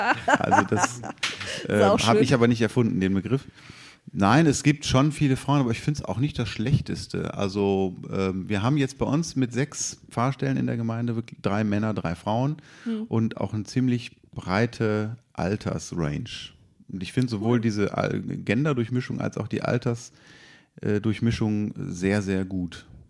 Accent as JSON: {"language": "German", "town": "Wuppertal", "region": "North Rhine-Westphalia", "country": "Germany", "tie": "born or raised there", "also_born_or_lived": "Berlin / Köln / Münster / Bonn", "said": "ich bin aber in Wuppertal groß geworden, also im Bergischen, habe aber immer zu Düsseldorf meine Bezüge gehabt, war zwischendurch in Berlin und Köln und Münster und Bonn auch noch."}